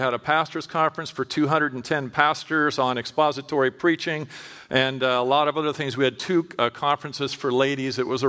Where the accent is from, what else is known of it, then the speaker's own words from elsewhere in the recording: California, United States; So I'm from California, and you can talk back all you want.